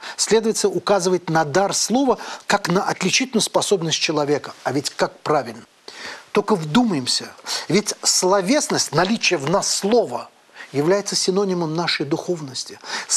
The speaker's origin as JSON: {"language": "Russian", "country": "Azerbaijan", "said": "Я азербайджанец и советский школьник"}